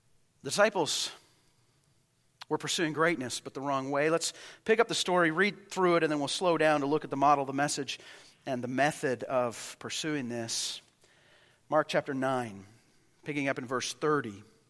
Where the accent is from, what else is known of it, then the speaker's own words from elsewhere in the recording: Calgary, Alberta, Canada; Now, I grew up in Calgary, but Calgary and Toronto are radically different.